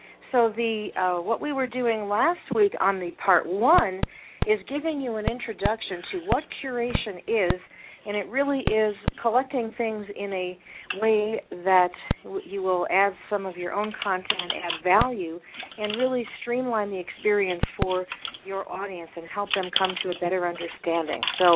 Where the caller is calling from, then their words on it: Denver, Colorado, United States; Well, hello, and I'm calling in from Denver, Colorado, where it was 80 degrees yesterday, and later tonight we're expecting snow.